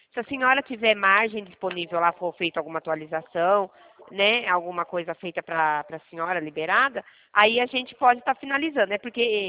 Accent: Campinas, São Paulo, Brazil; sou de Campinas.

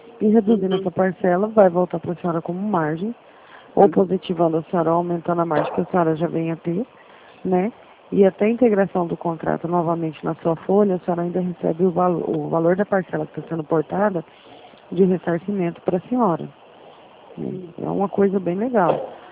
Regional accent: Campo Grande, Mato Grosso do Sul, Brazil; Eu sou de Campo Grande

